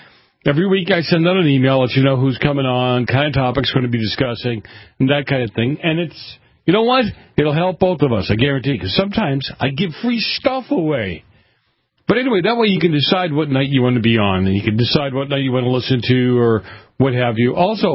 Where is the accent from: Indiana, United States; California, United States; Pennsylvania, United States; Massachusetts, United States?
Massachusetts, United States; Boston; some of you know that I grew up in Boston. And I grew up in a part of Boston that was very violent back in the 70s.